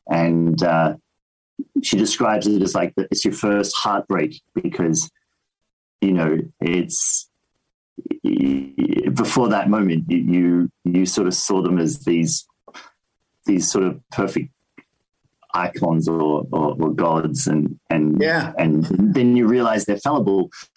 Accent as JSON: {"language": "English", "town": "Melbourne", "region": "Victoria", "country": "Australia", "tie": "born or raised there", "said": "So I lived in Melbourne. I grew up in Melbourne, but the animation company that I wanted to work at was in Sydney. So for a year, I went to Sydney at 17"}